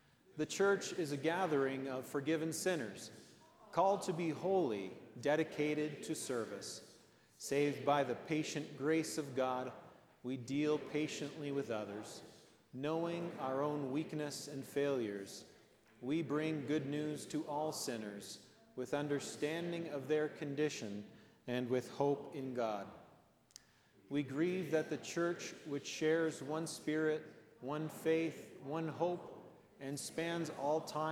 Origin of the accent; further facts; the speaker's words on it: Grimsby, Ontario, Canada; though I'm from Grimsby, Hamilton area, there's a lot of people, meaningful people in my life down toward Dorchester and London, family members and that.